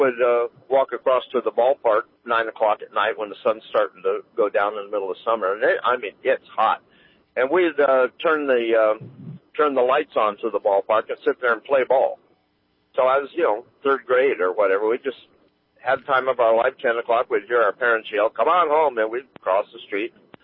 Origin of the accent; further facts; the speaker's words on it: Reading, Pennsylvania, United States; I want to tell you why growing up in Reading was such a great thing back in the day. We moved here when I was 5 years old, so I can't claim to be a lifelong resident, but boy, that's darn close.